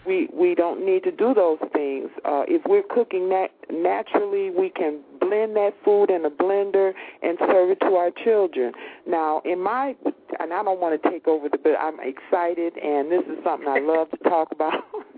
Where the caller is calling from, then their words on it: Detroit, Michigan, United States; I'm calling from Detroit, Michigan.